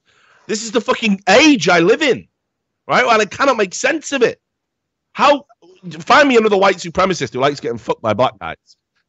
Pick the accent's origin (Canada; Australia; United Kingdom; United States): United Kingdom; when I grew up in the Thatcher-era Britain